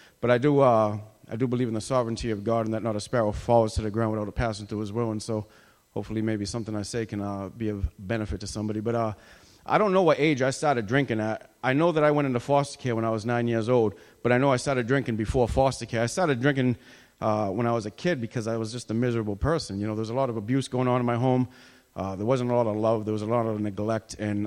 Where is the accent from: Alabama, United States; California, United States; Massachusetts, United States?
Massachusetts, United States; Lynn; I'm 39 years old. I'm from Lynn, Massachusetts.